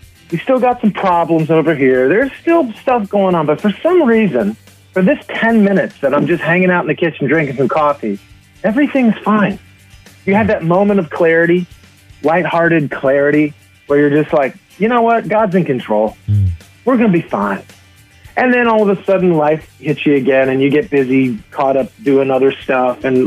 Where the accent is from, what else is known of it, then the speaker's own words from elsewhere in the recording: Atlanta, Georgia, United States; So I spent my childhood, I grew up in Atlanta, Georgia, and we would drive down every year, a couple times a year to go to his launches down in Florida.